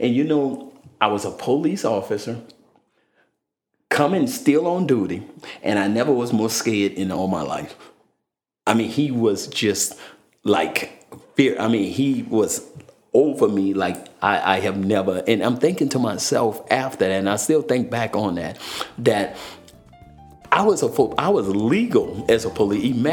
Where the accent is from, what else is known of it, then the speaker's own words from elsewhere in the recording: New Orleans, Louisiana, United States; Started off in narcotics because I was from New Orleans, so they wanted me to buy drugs because I fit that kind of, you know, I can talk the talk and stuff like that.